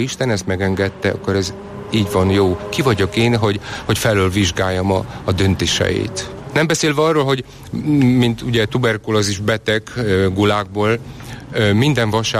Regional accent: Hungary; mint pap magyar vagyok.

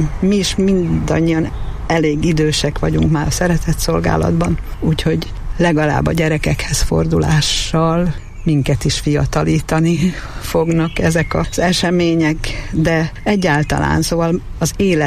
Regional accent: Miskolc, Borsod-Abaúj-Zemplén, Hungary; also born or lived in Budapest; én 2000-ig Budapesten laktam előtte. Ugyan Miskolcon születtem, és miskolci vagyok, de 20 évig ott éltem, és akkor 2000-ben költöztem haza.

